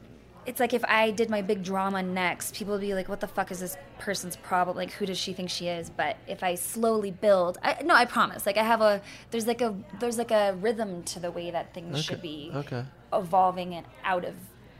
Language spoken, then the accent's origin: English; Texas, United States; And I think, because I grew up in Texas, in, like, very hot parts of Texas and very humid.